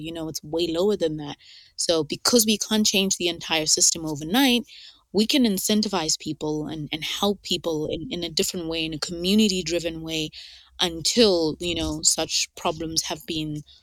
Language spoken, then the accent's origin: English; Lesotho; Just to clarify, I am Southern African, which can get confusing, I think, because I'm from Lesotho, not South Africa.